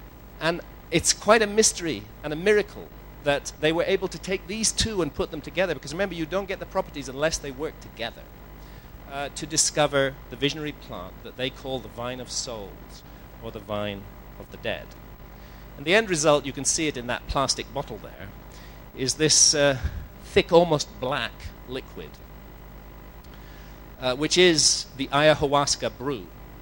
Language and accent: English; United Kingdom; And, you know, I'm British, so it's even worse for me.